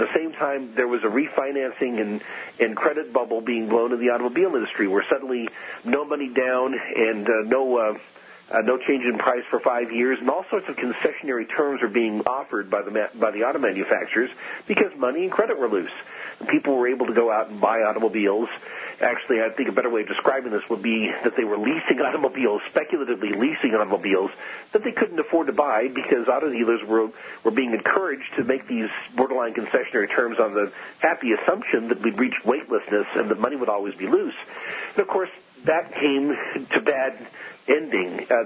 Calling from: Payette, Idaho, United States; I'm speaking from Fayette, Idaho, which is on the western part of the state of Idaho, about an hour or so west of Boise.

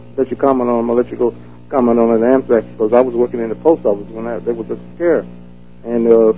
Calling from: Gary, Indiana, United States; Gary, Indiana.

